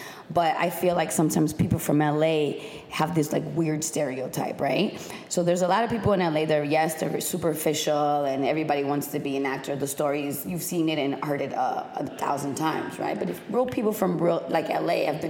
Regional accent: Los Angeles, California, United States; I was born and raised in Los Angeles, in mid-city Los Angeles, which is right next to South Central.

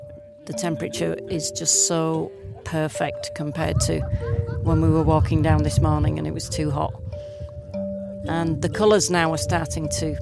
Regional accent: Leeds, Yorkshire and the Humber, United Kingdom; I'm from Leeds in England.

